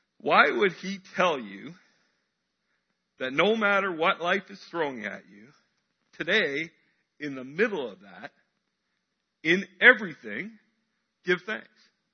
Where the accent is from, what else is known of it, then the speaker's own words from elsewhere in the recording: Canada; well, I'm Canadian, eh? Like, yeah, until the Leafs score, then our whole ceiling comes off our house, right?